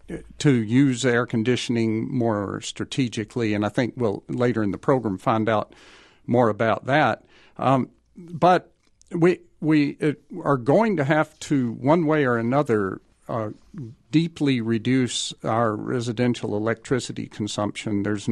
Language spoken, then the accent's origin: English; Georgia, United States; because I grew up in Georgia, and I know what it's like there in the summer, and it's disturbing when I go back to my hometown